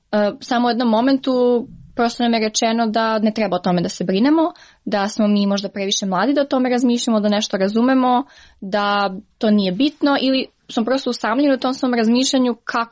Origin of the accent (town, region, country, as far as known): Niš, Southern and Eastern Serbia, Serbia